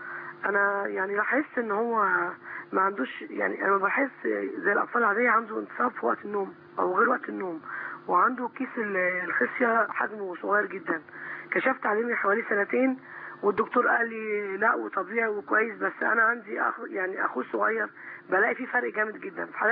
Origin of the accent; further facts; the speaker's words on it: Cairo, Cairo Governorate, Egypt; من القاهره.